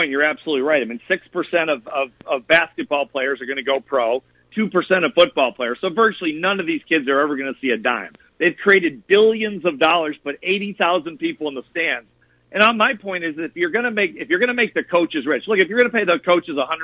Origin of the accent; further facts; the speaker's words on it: Chicago, Illinois, United States; also born or lived in Wisconsin; I grew up playing tennis, in Wisconsin. I played all over Wisconsin. I grew up in Chicago.